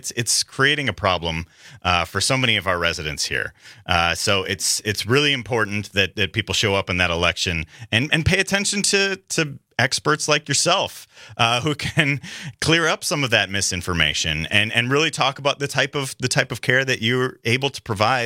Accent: Wisconsin, United States; now in Minnesota, United States; Wisconsinite currently providing general OBGYN care for women and families in Minnesota, because my home state is threatening to put doctors like me in jail

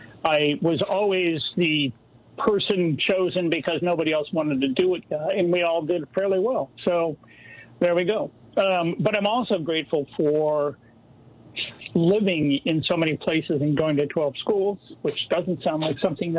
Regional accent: Seattle, Washington, United States; And I had never, growing up in Seattle, I would have never had that interaction.

